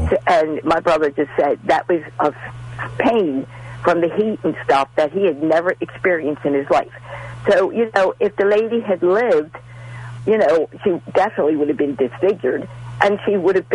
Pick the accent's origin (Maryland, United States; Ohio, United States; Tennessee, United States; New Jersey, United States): Maryland, United States; Baltimore; I grew up in Baltimore City. You know, it was dope there.